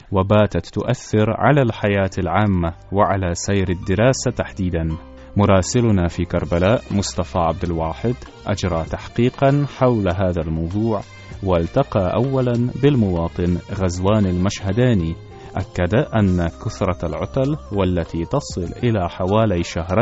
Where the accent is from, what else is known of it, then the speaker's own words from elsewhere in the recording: Czechia; Arabic is a second language; جنسيتي تشيكي، أنا درست اللغة العربية ولغات أخرى